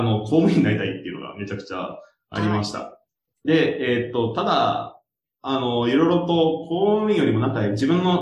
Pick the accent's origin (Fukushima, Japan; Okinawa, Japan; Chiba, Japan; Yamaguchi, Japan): Okinawa, Japan; もともと僕は沖縄出身で